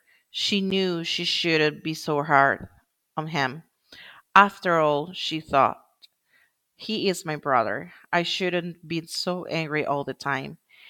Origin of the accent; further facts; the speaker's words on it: Nicaragua; I am from Nicaragua